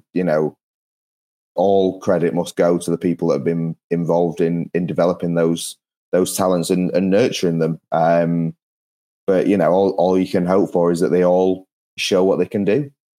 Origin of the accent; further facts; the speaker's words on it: England, United Kingdom; we, as English media, tend to speak about our English talents more than anyone else